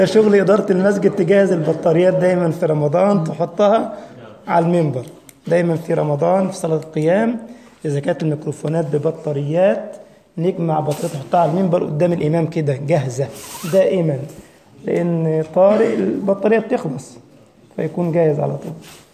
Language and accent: Arabic; Egypt; في الجمعية الشرعية عندنا في مصر